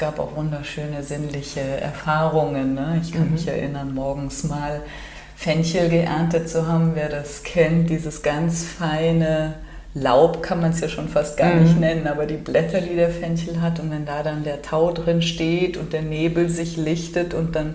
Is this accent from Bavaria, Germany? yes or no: no; Cologne, North Rhine-Westphalia, Germany; Ich komme hier aus Köln